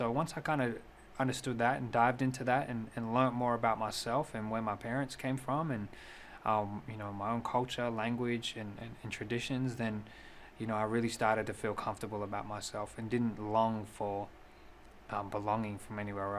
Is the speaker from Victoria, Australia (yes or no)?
no; Sydney, New South Wales, Australia; being born and raised in Sydney, Australia, two migrant parents in a country that has a history of, you know, a harsh brand of assimilation to the mainstream.